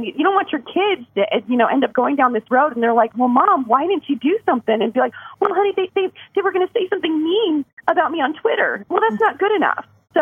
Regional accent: Denver, Colorado, United States; now in Alabama, United States; Again, I'm from Denver. Woo-woo, go Colorado.

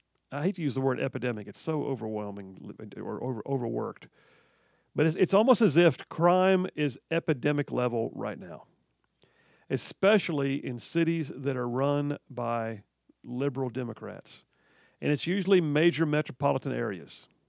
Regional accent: Birmingham, Alabama, United States; I did a lot of my growing up in the Birmingham area, all over West Birmingham, in places that are now somewhat blighted.

